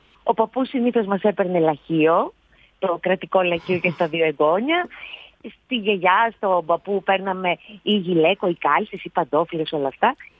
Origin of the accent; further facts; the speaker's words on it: Drapetsona, Attica, Greece; Δραπετσόνα. Ήταν σε γειτονιά υπέροχη, με ασπρόμαυρο πλακάκι